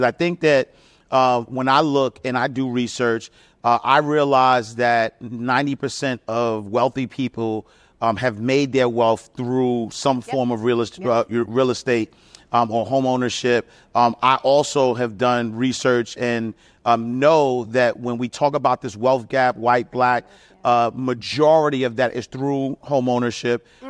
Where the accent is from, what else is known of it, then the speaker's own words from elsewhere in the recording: New York City, New York, United States; who was born and raised in New York City, I've seen firsthand gentrification. Like, I grew up in the 80s, 90s, crack era. So I know, like, Harlem in particular. I grew up in Harlem on 29th Street, 8th Avenue.